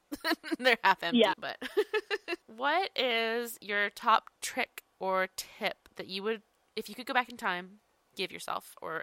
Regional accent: Texas, United States; I feel like as a Texan, we're complaining about it being 40.

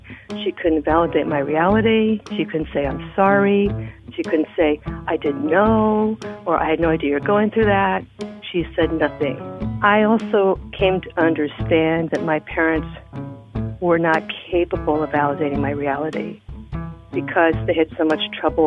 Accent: San Diego, California, United States; I'm from San Diego.

